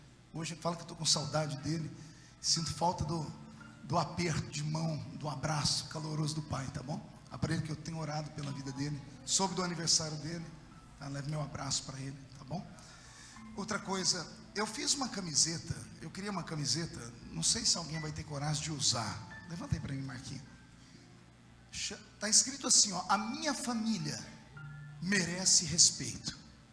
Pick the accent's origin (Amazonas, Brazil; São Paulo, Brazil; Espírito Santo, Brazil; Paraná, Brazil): São Paulo, Brazil; Mauá; Eu sou da Vila Tatu, Jesus me levou até na ONU porque não pode realizar meu sonho.